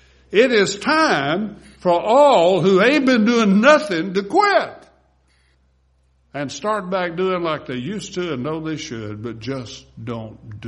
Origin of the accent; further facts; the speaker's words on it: Winfield, Louisiana, United States; I grew up in Winfield, down in north central Louisiana. And it may have just been a Wynn Parish thing, I don't know.